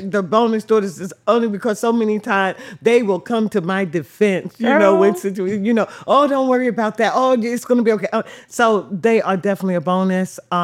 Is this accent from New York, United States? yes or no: yes; New York, United States; Where you really did see a more two-family homes, two-parent home, where I was brought up in New York, okay?